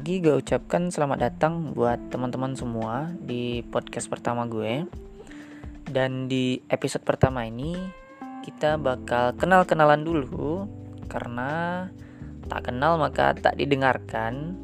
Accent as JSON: {"language": "Indonesian", "town": "Padang", "region": "West Sumatra", "country": "Indonesia", "tie": "born there", "said": "sekarang gue tinggal di Kota Padang, di tanah kelahiran gue, Kota Padang, Sumatera Barat."}